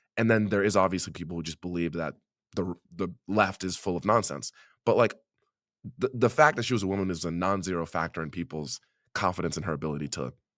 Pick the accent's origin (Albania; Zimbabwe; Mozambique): Zimbabwe; I'm from Zimbabwe.